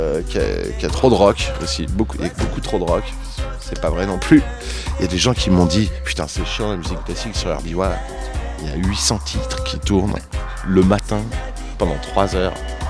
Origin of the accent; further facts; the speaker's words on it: Barnave, Auvergne-Rhône-Alpes, France; je viens de Barnave.